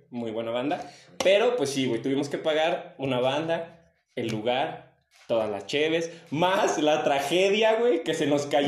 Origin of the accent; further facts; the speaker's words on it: Zacatecas, Mexico; somos estudiantes y somos de Zacatecas, no tenemos varo.